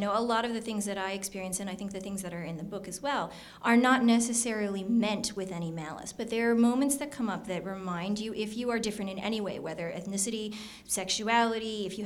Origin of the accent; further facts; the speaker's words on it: Shaker Heights, Ohio, United States; I mean, I had a great experience growing up in Shaker, which is pretty diverse. There's not a lot of Asians, but race relations are something that's very much on the community's mind.